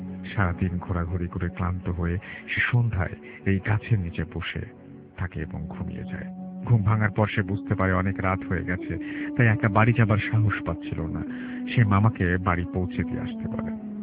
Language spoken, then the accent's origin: Bangla; Dhaka, Dhaka Division, Bangladesh; আমার বাসা যাত্রাবাড়ি এলাকার পার্শ্ববর্তী ধোলাইপাড় এলাকায়। আমার গ্রামের বাড়ি হলো ঢাকা জেলার নবাবগঞ্জ থানার হরিশকুল নামক গ্রামে। জন্মস্থান ঢাকাতেই এবং সব কিছু ঢাকাতেই।